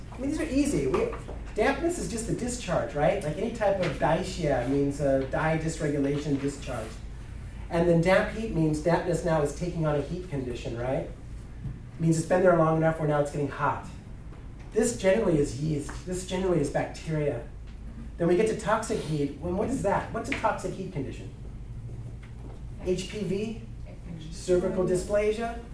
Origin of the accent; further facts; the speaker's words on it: Santa Cruz, California, United States; I'm 44, so I grew up in the 70s, right? Birkenstock, I grew up in the Bay Area, like Santa Cruz area, right?